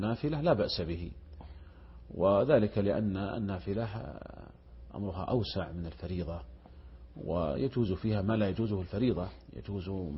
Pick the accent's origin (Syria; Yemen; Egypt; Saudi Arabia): Saudi Arabia; الشركات عندنا في المملكة العربية السعودية ملزمة بدفع زكواتها